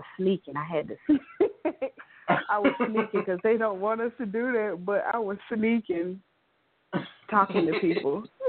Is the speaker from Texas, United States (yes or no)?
no; North Carolina, United States; Yeah, I'm not. Yeah, I'm the only one from North Carolina. The rest of them are from different places.